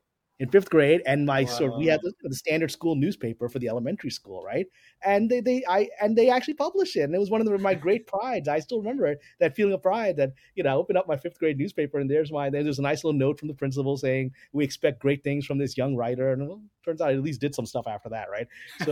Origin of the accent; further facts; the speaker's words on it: Brooklyn, New York, United States; I grew up actually in Brooklyn in this very Orthodox Jewish neighborhood where we were one of the few Muslims living there amongst the Hasidim.